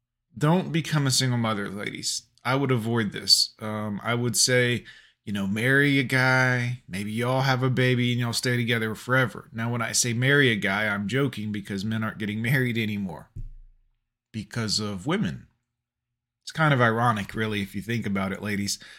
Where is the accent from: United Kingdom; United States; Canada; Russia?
United States; the South; I'm from the South, guys. Bear with me here.